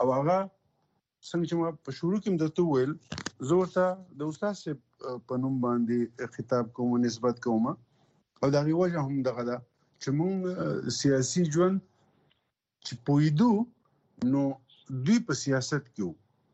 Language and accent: Pashto; Buner, Khyber Pakhtunkhwa, Pakistan; په بونیر کې چونکې زه خپله د دغې خاورې دغه زما ټاټوبی دی